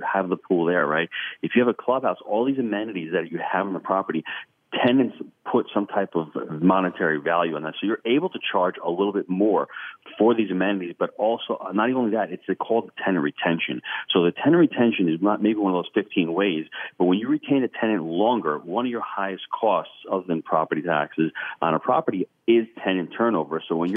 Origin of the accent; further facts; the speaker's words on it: New York, United States; I'm a New Yorker.